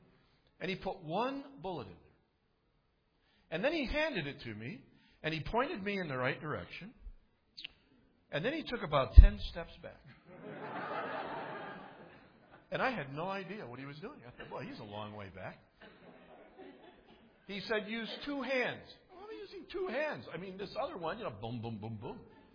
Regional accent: Chicago, Illinois, United States; I was born and raised in Chicago. There weren't a whole lot of deer running around there, so we didn't do a lot of hunting there.

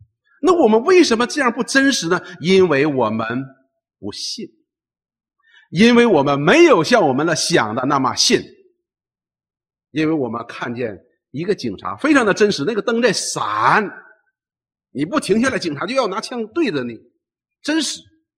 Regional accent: China; 我们都从中国来，我们都受过这样的教育

